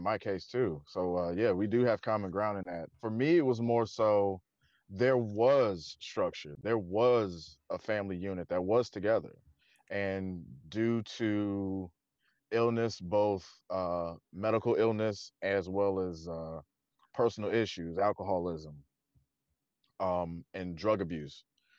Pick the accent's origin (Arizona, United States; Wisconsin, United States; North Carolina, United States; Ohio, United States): Wisconsin, United States; Milwaukee; moved away; I'm originally from Wisconsin, Milwaukee specifically. We left there early 90s.